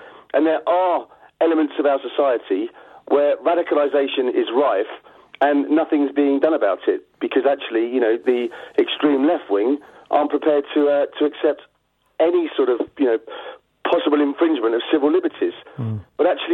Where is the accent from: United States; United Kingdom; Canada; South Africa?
United Kingdom; to protect us as British human beings, you know, as British British people.